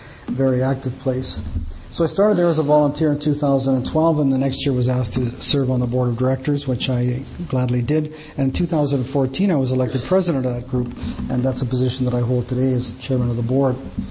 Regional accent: Saskatoon, Saskatchewan, Canada; also born or lived in Regina; I was born and raised in Saskatoon and continue to live there today.

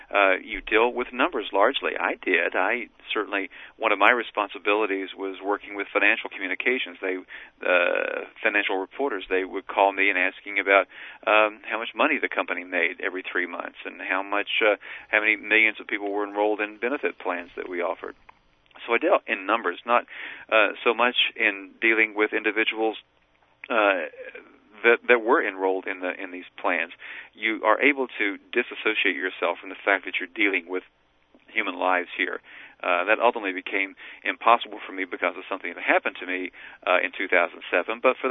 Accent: Tennessee, United States; Tennessee. It's a mountainous part of the state. It's in the southern Appalachians, and I picked up my hometown newspaper when I was visiting in July of 2007.

